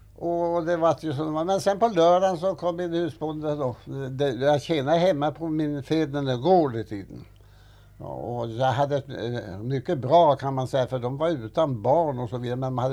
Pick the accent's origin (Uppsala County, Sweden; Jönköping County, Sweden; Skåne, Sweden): Uppsala County, Sweden; Grimsta; Jag kom då ifrån min hemsocken Ärentuna. Jag är född i Grimsta i Ärentuna. Min far var lantbrukare, det är en gård som ligger i åkanten där som är 63 tunnland.